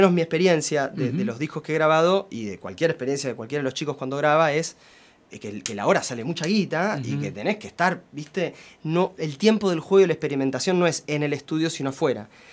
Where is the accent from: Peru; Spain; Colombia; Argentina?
Argentina; Buenos Aires; Todos somos de Buenos Aires, la salvedad siempre del Mati que dice que es bonaerense y nosotros somos porteños.